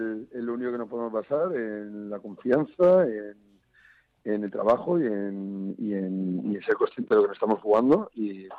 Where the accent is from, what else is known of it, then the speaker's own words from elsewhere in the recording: Madrid, Community of Madrid, Spain; yo soy de Madrid